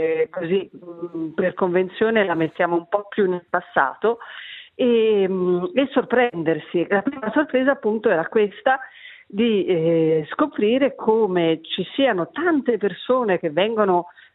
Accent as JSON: {"language": "Italian", "town": "Genoa", "region": "Liguria", "country": "Italy", "said": "Io non vengo dal mondo del liscio, non sono neanche romagnola, anzi sono genovese, che per certi termini è un essere diametralmente opposto al romagnolo"}